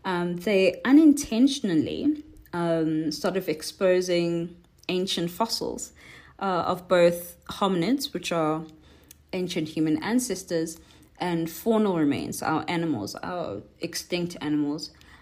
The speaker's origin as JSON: {"language": "English", "town": "Johannesburg", "region": "Gauteng", "country": "South Africa", "also_born_or_lived": "Cape Town", "said": "I used to live in Cape Town. But I will always be a Joburg girl. I'm from Johannesburg."}